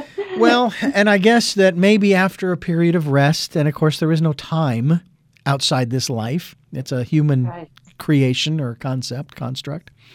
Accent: Phoenix, Arizona, United States; moved away; The Eden Energy Medicine Certification Program in my hometown of Phoenix, Arizona. which obviously we both have moved away from

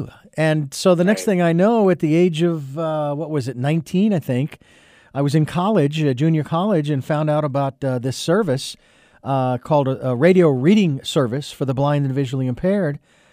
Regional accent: Phoenix, Arizona, United States; born and raised in the Phoenix area, and started working.

